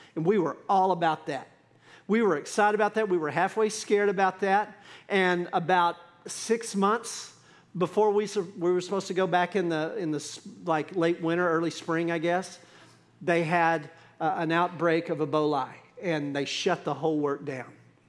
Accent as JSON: {"language": "English", "region": "Texas", "country": "United States", "said": "Listen, I am very bold and very proud to say that I'm an American and I'm a Texan."}